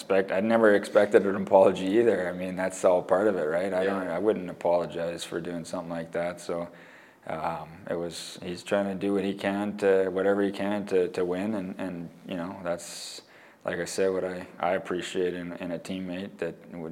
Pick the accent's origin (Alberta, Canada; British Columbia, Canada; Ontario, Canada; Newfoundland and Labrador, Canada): British Columbia, Canada; I'm from British Columbia and I spend my off season there